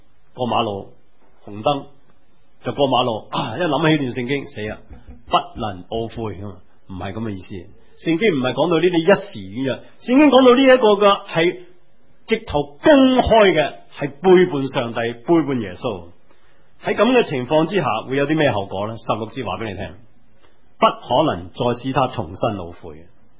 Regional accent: New Territories, Hong Kong; 我自己本身在新界长大，我家是耕田的，开农场。

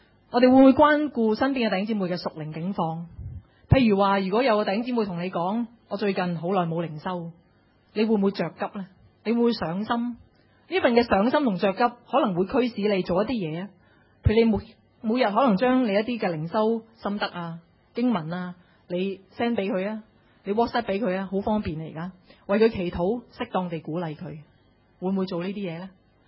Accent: China; 其实我们中国人这个情况就更加严重

